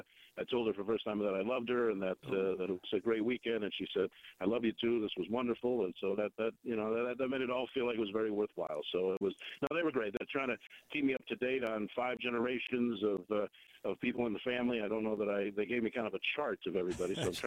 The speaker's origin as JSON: {"language": "English", "town": "Los Angeles", "region": "California", "country": "United States", "tie": "born or raised there", "said": "you guys know I grew up in Los Angeles"}